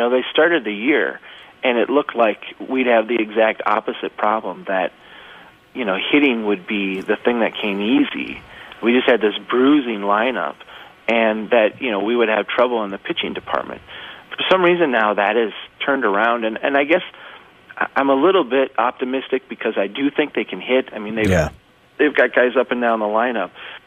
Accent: Brainerd, Minnesota, United States; I mean, I'm from Brainerd, and I love Brainerd. I love my hometown.

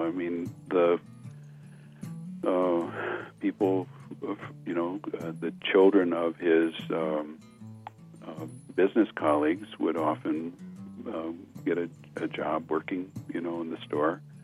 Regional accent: Grand Marais, Minnesota, United States; I grew up in Grand Marais.

